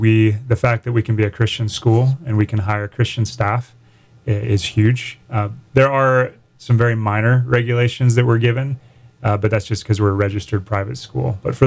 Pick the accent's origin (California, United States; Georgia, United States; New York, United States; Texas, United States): California, United States; San Diego; Yeah, so I was in San Diego I grew up in San Diego.